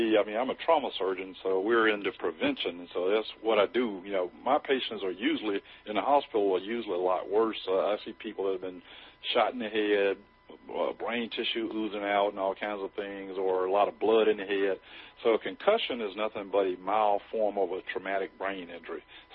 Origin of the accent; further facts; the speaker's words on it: Mississippi, United States; I grew up playing football. I'm from Mississippi, the Deep South, so it's like a religion in the Deep South, football.